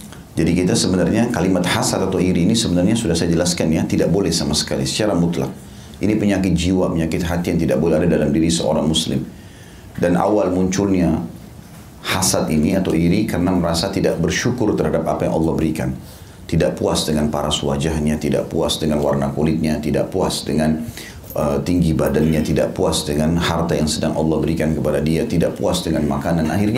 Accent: Indonesia; born there; Saya lahir di Indonesia, inilah tempat terbaik buat saya.

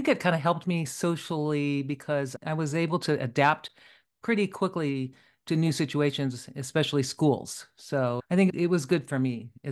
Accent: Anaheim, California, United States; also born or lived in El Monte; I was born in Los Angeles County in California, right? It's called El Monte. People wonder where that is, but it's east of LA a little bit. And I was born there and moved to Anaheim when I was a young girl with my parents.

